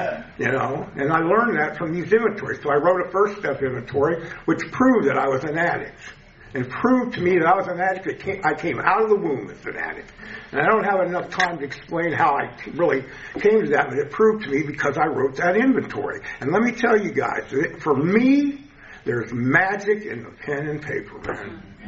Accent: Arizona, United States; I was from Arizona.

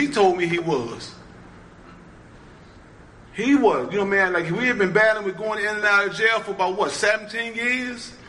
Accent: Baltimore, Maryland, United States; now in Dundalk, United States; Like, I'm from Baltimore City. I live in Dundalk, but I'm from Baltimore City.

